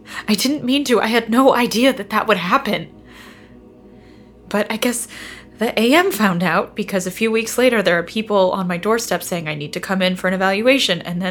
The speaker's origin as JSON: {"language": "English", "region": "Texas", "country": "United States", "tie": "born or raised there", "said": "I grew up in West Texas, where there's not a stoplight for miles and miles"}